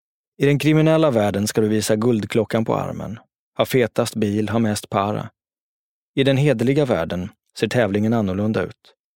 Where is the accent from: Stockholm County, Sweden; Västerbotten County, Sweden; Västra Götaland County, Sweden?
Stockholm County, Sweden; Jordbro; Någonting sånt hade jag själv haft nytta av när jag växte upp i Jordbro.